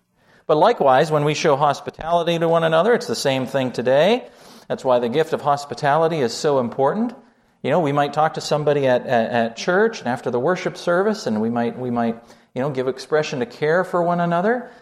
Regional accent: Canada; also born or lived in New Zealand; Growing up in Canada

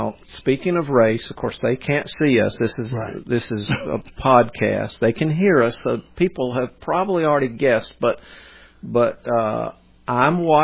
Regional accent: Charlotte, North Carolina, United States; also born or lived in Virginia; I go back to my being in middle school, and it was actually here in Charlotte. I was born in Virginia and lived a lot of different places, but my family moved here.

